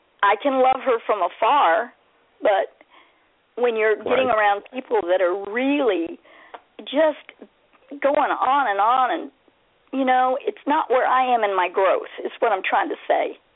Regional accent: Tampa, Florida, United States; I'm from Tampa, Florida.

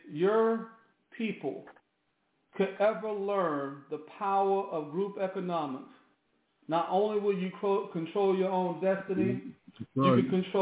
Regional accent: the South, United States; But I'm from the South, and I hear a dog in the background.

